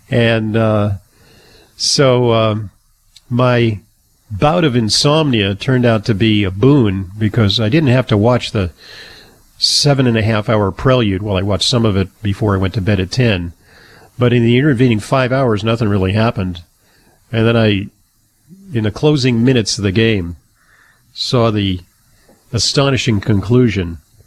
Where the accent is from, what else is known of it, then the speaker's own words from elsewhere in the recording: Los Angeles, California, United States; I grew up in Los Angeles with the newly relocated Brooklyn Dodgers at Chavez Ravine, reincarnated as the LA Dodgers